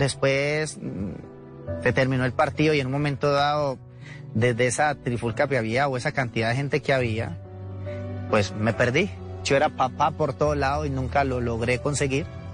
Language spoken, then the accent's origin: Spanish; Cali, Valle del Cauca, Colombia; Yo nací en Terrón Colorado, viví ahí, vivimos en El Diamante, en Gira Castro, en el centro de Cali, en El Rodeo.